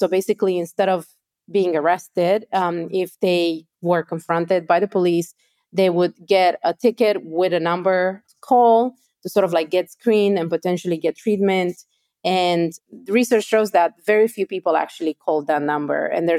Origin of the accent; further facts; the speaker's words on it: Romania; I'm from Romania. I remember we had, when I was growing up in my neighborhood, we had a really bad phase